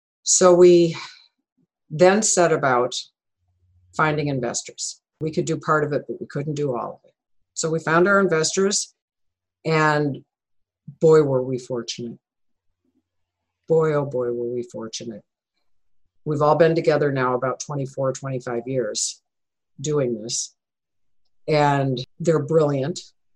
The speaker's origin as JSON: {"language": "English", "region": "Michigan", "country": "United States", "said": "I'm from Michigan originally, and so was raised with a very Midwestern ethos and culture."}